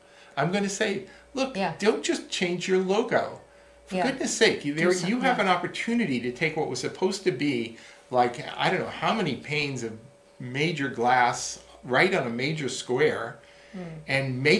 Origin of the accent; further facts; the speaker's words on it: New York, United States; I grew up in New York.